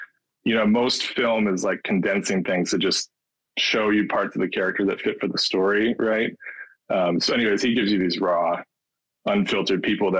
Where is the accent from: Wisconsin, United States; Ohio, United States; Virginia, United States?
Wisconsin, United States; Tomah; I grew up in Toma, Wisconsin. You heard of Toma?